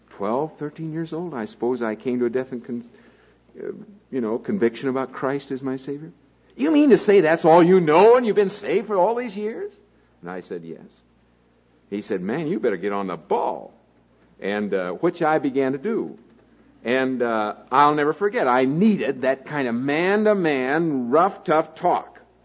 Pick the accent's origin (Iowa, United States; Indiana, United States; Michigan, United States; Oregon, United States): Iowa, United States; also born or lived in Chicago, United States; I was born in Iowa and brought up there, went to school in Chicago for 2 years